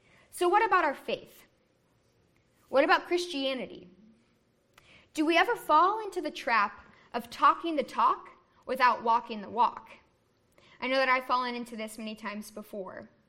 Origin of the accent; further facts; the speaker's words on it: Olathe, Kansas, United States; I'm from Olathe, Kansas, which from Olivet is about 7.5 hours if you drive quick and don't stop.